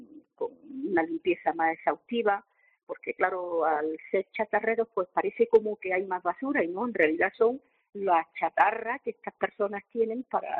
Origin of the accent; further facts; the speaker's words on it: Atarfe, Andalusia, Spain; yo soy de Atarfe, natural de Atarfe, vivo cerca de uno de los barrios, que es el Barranco, y el otro es La Cañada, tampoco me pilla lejos